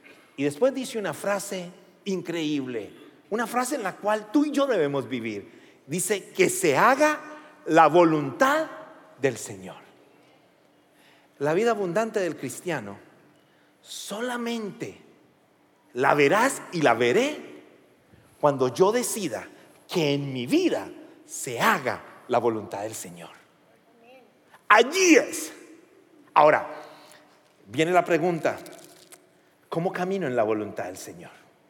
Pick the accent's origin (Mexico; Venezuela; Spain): Venezuela; minuta en mi país es un documento legal. Y creo que para América del Sur es un documento legal. Una minuta en Venezuela, lo leí completamente, es un papel firmado, documentado, escrito y notarizado.